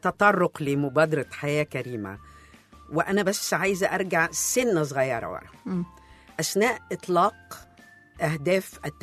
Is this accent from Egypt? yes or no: yes; Egypt; وعندنا في مصر أكبر رابع محطة على مستوى العالم في الطاقة الشمسية